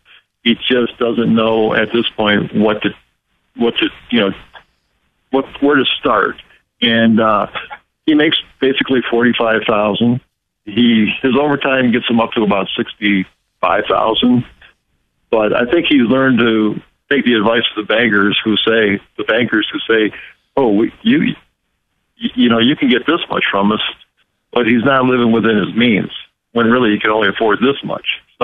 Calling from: Detroit, Michigan, United States; I'm calling from Detroit.

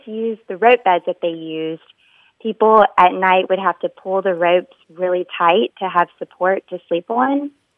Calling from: Wilmington, North Carolina, United States; Wilmington, North Carolina.

